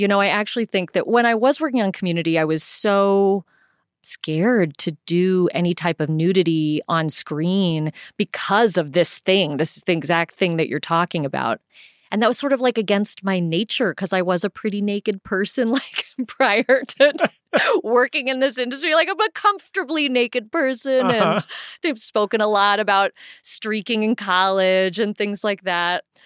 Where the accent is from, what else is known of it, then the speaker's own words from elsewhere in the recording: South Pasadena, California, United States; it didn't feel like I was growing up in Hollywood. Like South Pasadena High School is not Hollywood High, you know?